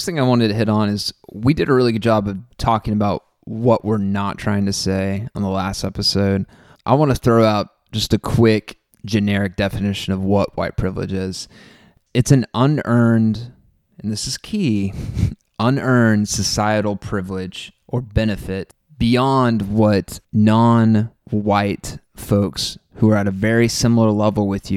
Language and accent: English; Oklahoma, United States; regardless of who's on this podcast, we are still from Oklahoma.